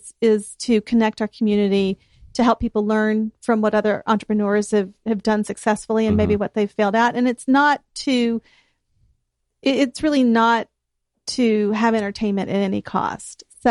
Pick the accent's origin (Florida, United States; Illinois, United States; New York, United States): Florida, United States; Pensacola; I grew up here, so I have that, you know, I was born in Baptist Hospital.